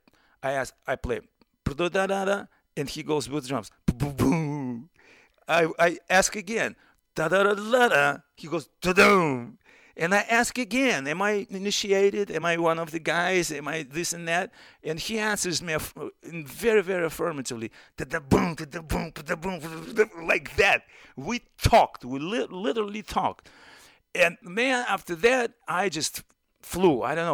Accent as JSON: {"language": "English", "country": "Russia", "tie": "born or raised there", "moved": "as an adult", "lives_now": "United States", "said": "my home country of Soviet Union then, but I still consider it Russia, to America, where I came to in 73. I escaped from then Soviet Union to see my heroes."}